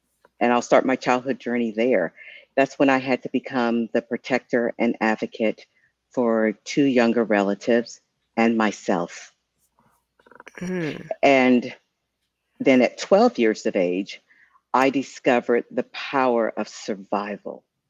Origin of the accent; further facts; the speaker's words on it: Long Island, New York, United States; born there; I was born in Long Island, New York, and I was raised here, there, and everywhere.